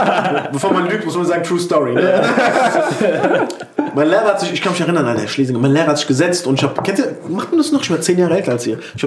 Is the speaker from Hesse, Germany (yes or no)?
yes; Mainz-Kostheim, Hesse, Germany; ich komme aus Mainz-Kostheim, aber ich sage mal Wiesbaden.